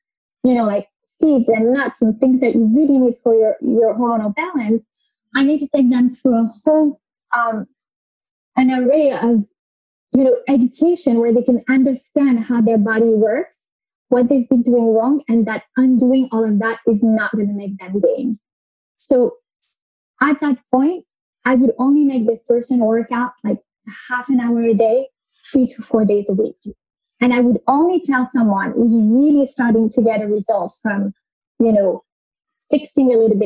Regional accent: United States; But I do understand the struggle because I grew up in the United States.

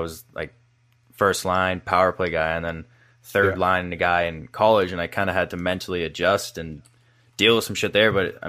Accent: Boston, Massachusetts, United States; I grew up in Mass, the Boston area.

